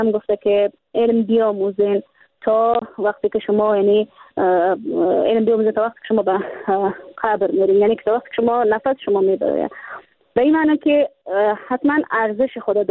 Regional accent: Afghanistan; برای مردم هم به ولسواریم قریم و به ولایتم و به کل افغانستان ما بتونم که یک حامی باشم

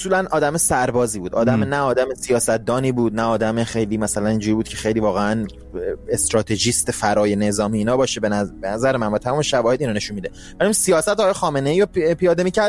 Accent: Iran; بگم منم به عنوان یک ایرانی

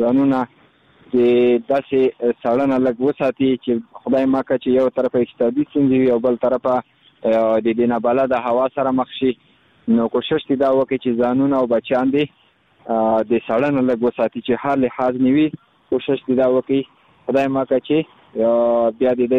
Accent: Khost, Afghanistan; زه خو د خوست ولایت مربوط یم

